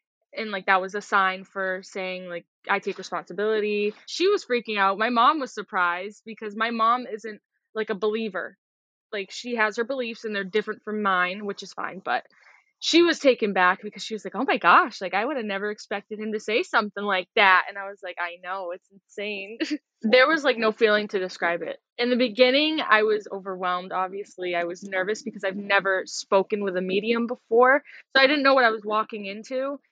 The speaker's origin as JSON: {"language": "English", "region": "Massachusetts", "country": "United States", "said": "I am from Massachusetts."}